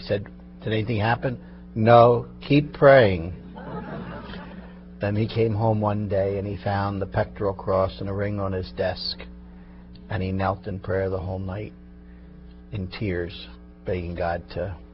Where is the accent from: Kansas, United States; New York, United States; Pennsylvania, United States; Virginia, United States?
Pennsylvania, United States; Philadelphia; Fancy Philadelphians, my hometown.